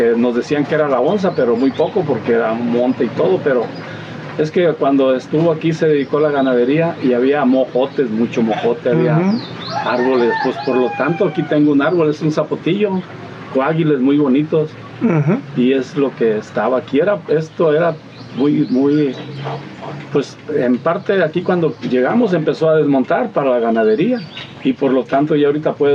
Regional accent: Casimiro Castillo, Jalisco, Mexico; nosotros somos originarios de Casimiro Castillo, Loarado, municipio de Casimiro uh-huh, Castillo.

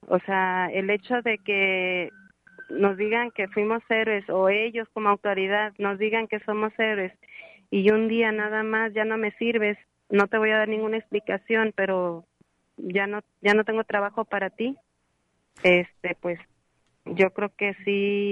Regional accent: Mexico; Yo soy ciudadana mexicana.

